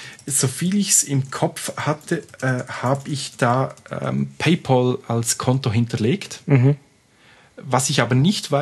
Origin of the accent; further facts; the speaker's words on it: Switzerland; Aber schon damals, also bei uns in der Schweiz hatten die recht große Verbreitung.